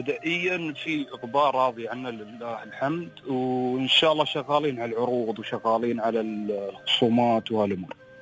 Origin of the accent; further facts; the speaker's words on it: Dubai, United Arab Emirates; وبما أني من دبي حبيت أبتدي بأهم منطقتين تراثيتين فيها اللي هي معروفة منطقة الشندغة ومنطقة ديرة.